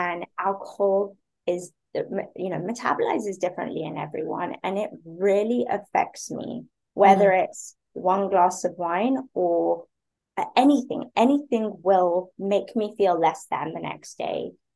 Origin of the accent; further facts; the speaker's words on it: Spain; also born or lived in London, United Kingdom; I grew up in Spain.